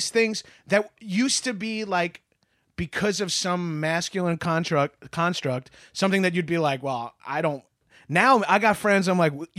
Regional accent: Long Island, New York, United States; It doesn't help that I'm from Long Island and you're from Australia.

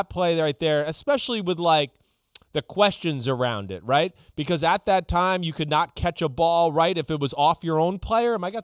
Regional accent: New Jersey, United States; I grew up around him in North Jersey.

